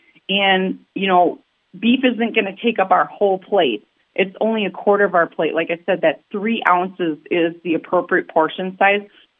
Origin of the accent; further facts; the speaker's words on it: Milwaukee, Wisconsin, United States; I'm a city kid. I'm from Milwaukee.